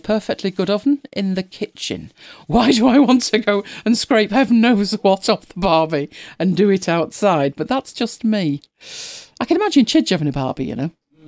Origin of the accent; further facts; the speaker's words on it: United Kingdom; We're very British, we don't like to offend.